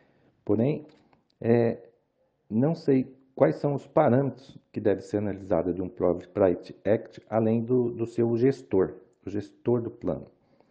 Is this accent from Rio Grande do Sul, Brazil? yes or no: no; Paraná, Brazil; accent: north Paraná; now in Campinas, Brazil; eu falo de Campinas, porém meu sotaque é norte-paranaense.